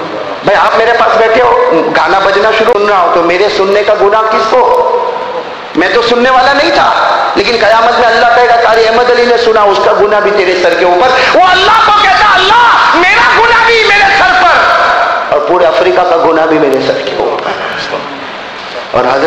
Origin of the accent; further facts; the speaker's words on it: Gujarat, India; हमारे गुजरात में भी ऐसा होता है, मैं तो चूंकि गुजरात से आया इसलिए बात कर रहा हूँ